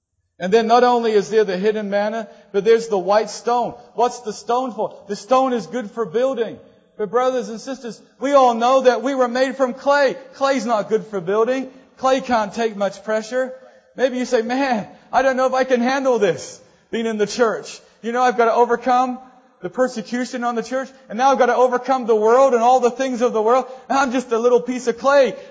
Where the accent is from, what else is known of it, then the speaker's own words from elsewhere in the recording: New Zealand; Recently, I went back to New Zealand, to my hometown. I was just there a few weeks ago, driving by some of the old places where I used to be.